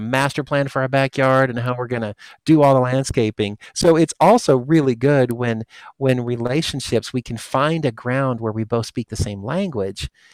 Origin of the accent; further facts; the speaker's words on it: Kansas, United States; I'm from Kansas. So everyone knows about Kansas as Dorothy, right?